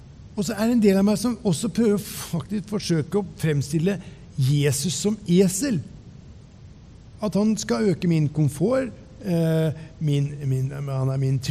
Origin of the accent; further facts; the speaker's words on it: Ørje, Østfold, Norway; jeg kom hjem, satt meg på kne i stua hjemme i Ørje